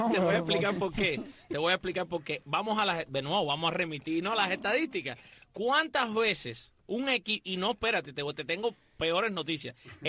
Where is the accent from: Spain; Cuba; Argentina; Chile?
Cuba; Nosotros todos los que estamos aquí crecimos viendo pelota en Cuba.